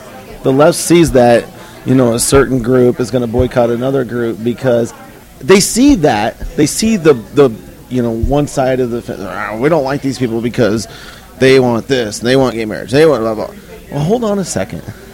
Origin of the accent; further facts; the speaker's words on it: Indiana, United States; Well, you know, I'm from Indiana, and Governor Daniels is just a great leader.